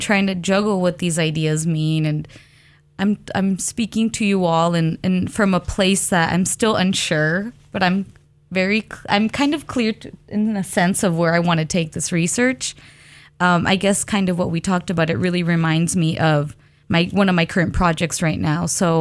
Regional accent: Wenatchee, Washington, United States; I'm from Wenatchee. If anybody knows where Wenatchee is, it is right in the middle of Washington State.

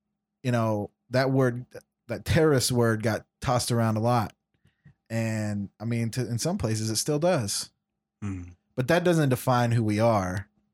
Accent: United States; This is my family and this is my culture and it's okay. And it's okay to be this. I'm an American too.

